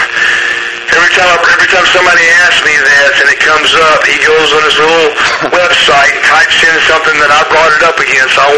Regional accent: Atlanta, Georgia, United States; they fired me in my hometown in Atlanta.

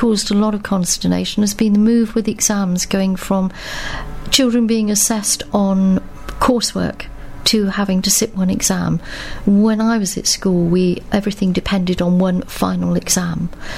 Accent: Bristol, South West England, United Kingdom; born there; I was born in Bristol.

